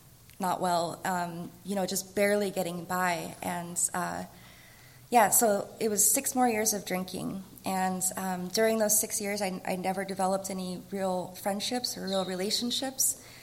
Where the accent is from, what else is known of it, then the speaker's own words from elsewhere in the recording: Seattle, Washington, United States; And then I grew up in Seattle, so we would go up to Canada.